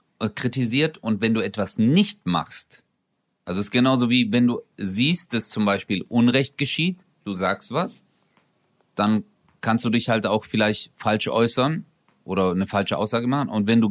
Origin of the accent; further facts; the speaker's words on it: Stuttgart, Baden-Württemberg, Germany; da, wo ich herkomme, in Stuttgart